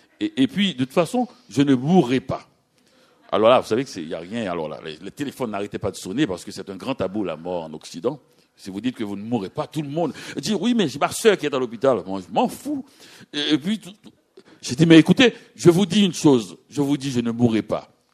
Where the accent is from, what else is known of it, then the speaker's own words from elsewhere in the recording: Haiti; now in Montreal, Canada; quand je suis à Montréal, je suis haïtien. Quand je suis à Miami, je suis montréalais, québécois.